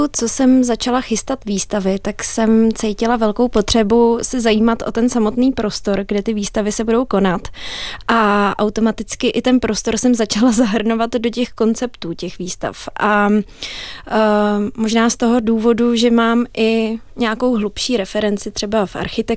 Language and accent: Czech; Prague, Czechia; sama přesto, že jsem z Prahy, tak tu scénu sleduju dlouhodobě